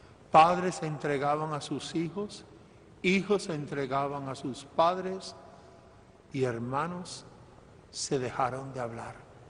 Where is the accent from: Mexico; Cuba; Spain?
Cuba; moved away; salí de Cuba hace muchos años, hace 59